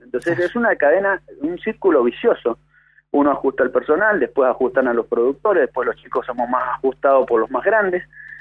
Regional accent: Mendoza, Argentina; la actividad agrícola, que es la que culturalmente nos ha dado nuestra esencia como mendocinos.

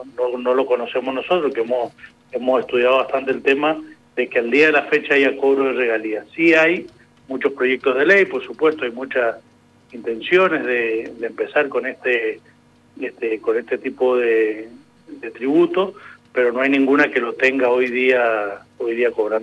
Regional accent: Tunuyán, Mendoza, Argentina; Yo que soy del Valle de Uco, soy de Tunuyán

